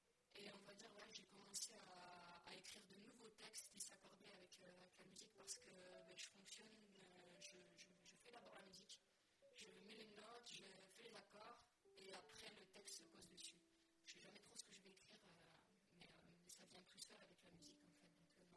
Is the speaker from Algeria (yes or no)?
no; Hauts-de-France, France; accent: Nord; d'où l'accent du Nord qui est perdu un petit peu. En effet, je suis native du Nord, toute ma famille est dans le Nord, j'aime beaucoup le Nord